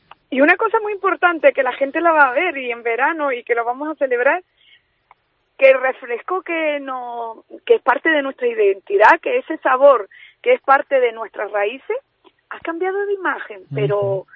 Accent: Canary Islands, Spain; cómo somos los Gran Canarios y los canarios de dulzones

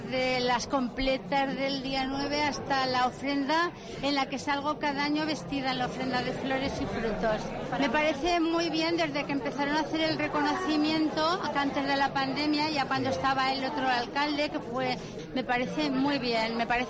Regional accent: Huesca, Aragon, Spain; now in Blanes, Spain; nosotros somos de Huesca, aragoneses, que somos además presidentes de Casas de Aragón de diferentes lugares.

